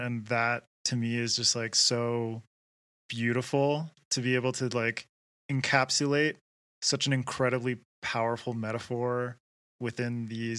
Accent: British Columbia, Canada; but also growing up in British Columbia. In Canada, yeah.

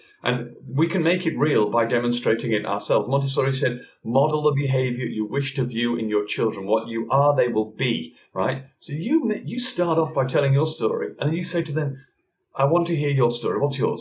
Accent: North Carolina, United States; My father was an ex. I'm from North Carolina.

